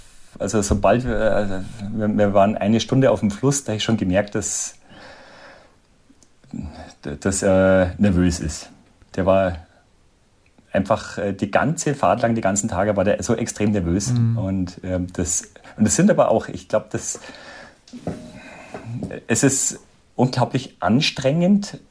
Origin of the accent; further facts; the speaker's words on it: Bavaria, Germany; born there; also ich bin hier in Bayern geboren.